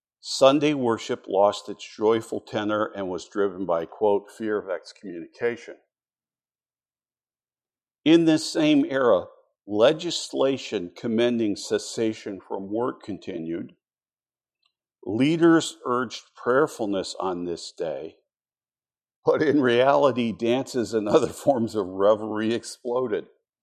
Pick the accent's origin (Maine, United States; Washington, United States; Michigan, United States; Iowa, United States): Michigan, United States; also born or lived in Pennsylvania; I was born in Pennsylvania, and I remember my parents talking about blue laws. I grew up mostly in Michigan, no such thing.